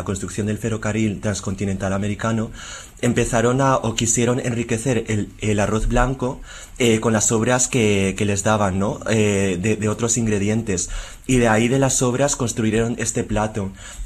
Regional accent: Spain; me propuso escribir un libro que tratase de mis experiencias vitales creciendo en España

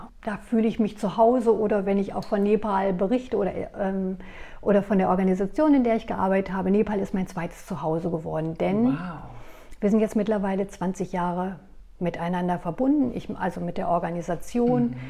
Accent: Hesse, Germany; born there; now in Lübeck, Germany; ich bin gebürtig, bin ich aus Nordhessen, also da komme ich aus der Nähe von Korbach. Da aus einem kleinen Ort, lebe aber jetzt in dem wunderschönen Lübeck an der Ostsee und bin dort ganz glücklich und angekommen.

